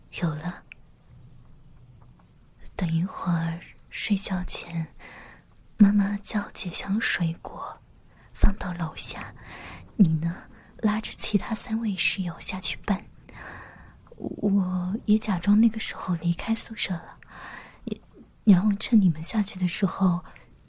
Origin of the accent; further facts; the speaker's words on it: Zhejiang, China; 我们是浙江的。你们有去过浙江吗？